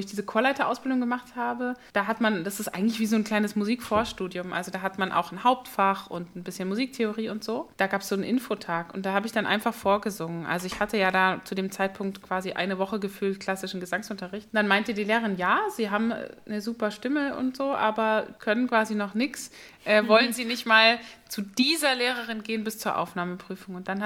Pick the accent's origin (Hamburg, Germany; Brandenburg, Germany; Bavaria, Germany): Bavaria, Germany; Augsburg; Ich komme aus Augsburg.